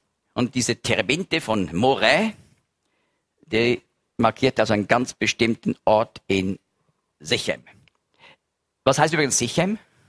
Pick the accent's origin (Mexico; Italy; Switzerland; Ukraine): Switzerland; Und dann habe ich gesagt, wir sind Schweizer